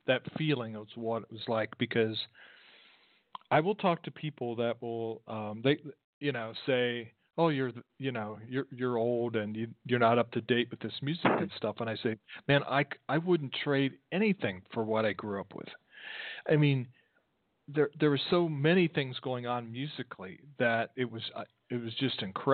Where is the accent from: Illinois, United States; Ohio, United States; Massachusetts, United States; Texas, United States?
Ohio, United States; Columbus; I think when I'm from the Columbus, Ohio area